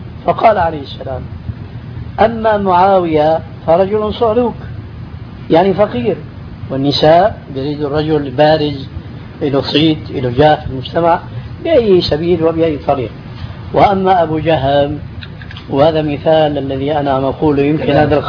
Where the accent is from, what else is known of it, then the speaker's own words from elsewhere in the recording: Syria; عندنا في سوريا